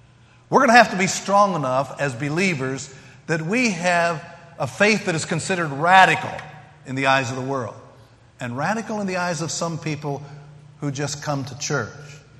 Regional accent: Kentucky, United States; even though I'm from Kentucky and even though I'm 72 years old, you'll listen.

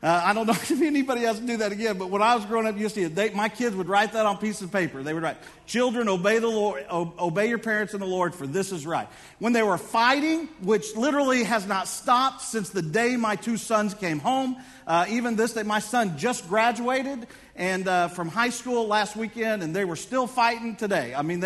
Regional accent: Houston, Texas, United States; I grew up in Houston, Texas, and we were going to Louisiana, and we had a Chevy Vega.

